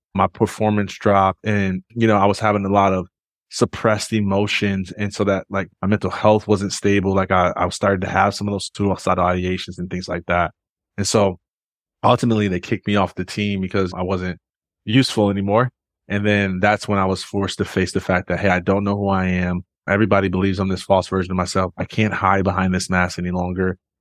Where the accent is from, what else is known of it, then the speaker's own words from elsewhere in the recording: Jackson, Michigan, United States; I'm originally from Michigan in a small town called Jackson, which nobody knows where that's at, but it's about an hour from Detroit.